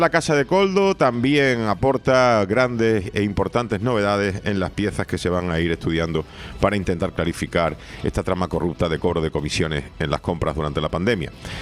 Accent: Spain; hace unas declaraciones que a mí como español me revuelven, ¿no?

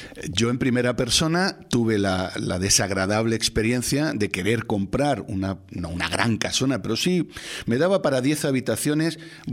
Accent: La Orotava, Canary Islands, Spain; me alegro muchísimo porque es mi pueblo, pero en la Orotava

